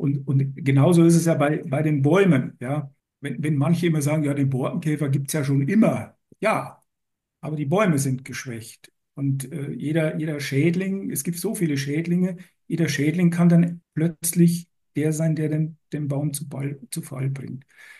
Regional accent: Bavaria, Germany; born there; ich bin in Bayern geboren, ich war eigentlich früher sehr viel mit meinem Vater im Wald unterwegs, Pilze suchen

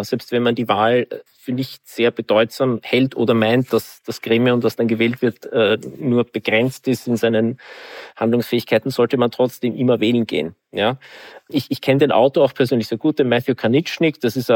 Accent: Austria; wo dann du als Österreicherin und ich als Österreicher auch für Kandidaten aus anderen Ländern stimmen können

